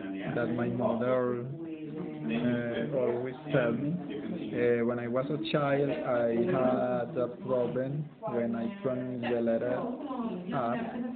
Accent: Medellin, Antioquia, Colombia; English is a second language; I was very happy. I was born here and grew up here.

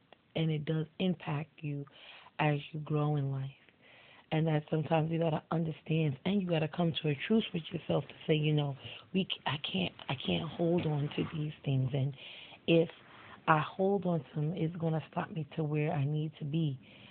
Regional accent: Queens, New York, United States; I'm from Queens, New York.

